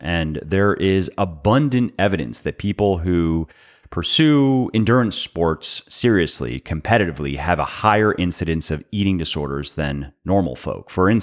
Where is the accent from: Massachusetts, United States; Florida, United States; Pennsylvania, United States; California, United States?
Florida, United States; I grew up in Florida.